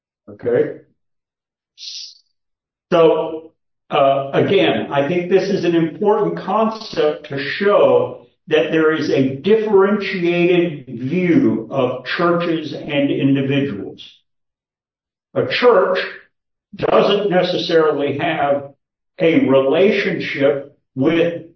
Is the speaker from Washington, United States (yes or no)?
no; Kentucky, United States; Hey, I grew up in Kentucky where they strip mined for coal.